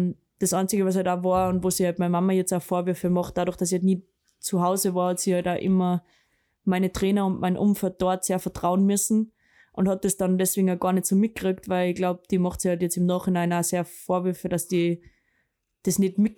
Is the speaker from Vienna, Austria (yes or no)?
no; Bad Aussee, Styria, Austria; ich von Stams nach Bad Aussee, also aus der Ort, wo ich her bin, glaube mit dem Zug fast 4,5 Stunden oder 5 Stunden gefahren bin.